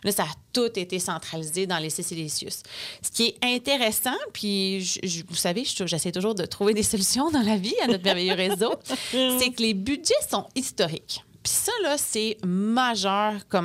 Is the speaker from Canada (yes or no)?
yes; Quebec, Canada; Je viens du Bas-Saint-Laurent.